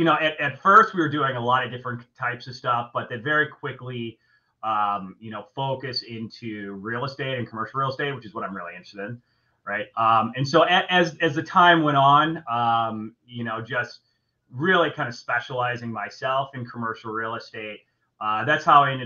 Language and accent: English; Rochester, New York, United States; also born or lived in Buffalo / Florida; now in Chicago, United States; And I grew up in Rochester, New York, actually. And I moved around a little bit after I went to school in Buffalo, and then I did like accounting at a resort in Florida. And then I moved to Chicago to trade futures.